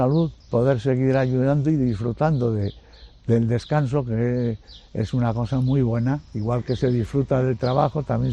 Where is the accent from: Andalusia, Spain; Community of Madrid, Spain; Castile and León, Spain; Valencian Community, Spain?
Castile and León, Spain; Fuentes de Nava; eligieran mi pueblo natal, Fuentes de Nava